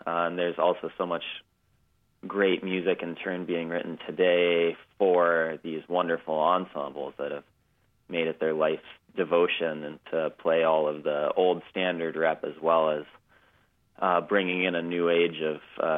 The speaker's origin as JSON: {"language": "English", "town": "Bellingham", "region": "Washington", "country": "United States", "tie": "born or raised there", "said": "I grew up in Bellingham, a little bit north of Seattle, for those that don't know where it is."}